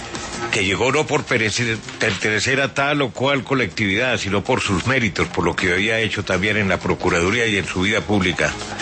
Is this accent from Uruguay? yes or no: no; Colombia